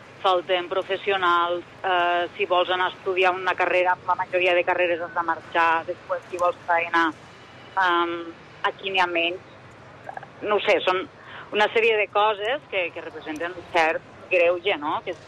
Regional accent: Catalonia, Spain; jo sóc del Delta i no de la part de la muntanya

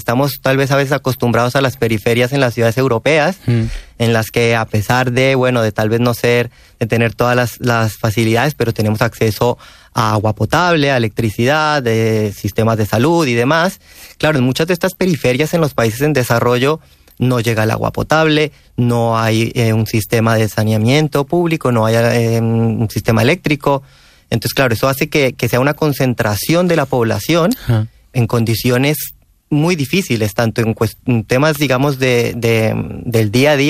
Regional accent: Colombia; Catalan is a second language; jo soc de Colòmbia i, si em permets, ara canviaré al castellà.

